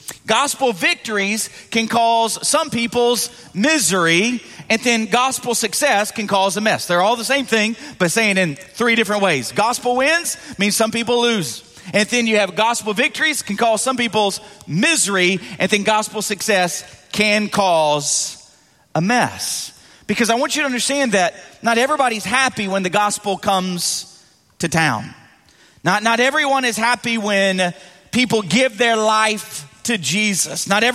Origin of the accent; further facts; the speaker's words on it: the South, United States; now I'm from the South and I've really tried to pronounce these names.